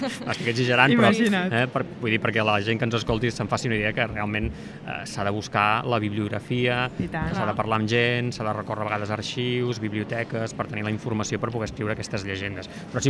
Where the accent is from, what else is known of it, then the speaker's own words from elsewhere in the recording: Calonge, Catalonia, Spain; Jo, mira, sóc de Calonge, no sé, no?